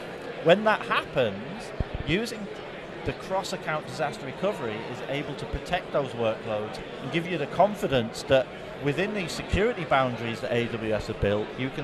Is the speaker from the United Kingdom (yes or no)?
yes; England, United Kingdom; moved away as an adult; also born or lived in California; now in Texas, United States; I was born and bred in England, but then I escaped to the Bay Area, yeah.